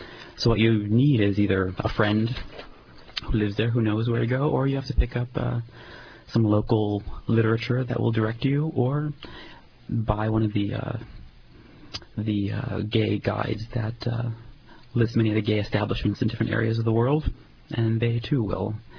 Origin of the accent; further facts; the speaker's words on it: Midwest, United States; I hail from the Midwest.